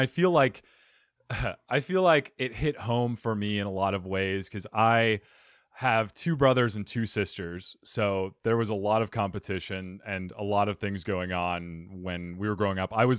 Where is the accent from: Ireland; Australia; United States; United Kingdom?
United States; Phoenix, Arizona; So she's from Brazil, I'm from Phoenix, and we thought, well, we want to be close to one or the other.